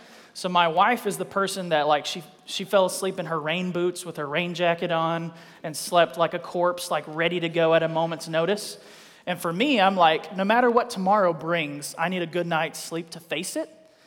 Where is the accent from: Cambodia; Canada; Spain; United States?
United States; Texas; Like, we grew up in West Texas where we deal with dust storms, but we don't deal with tornadoes, so we didn't know what to do.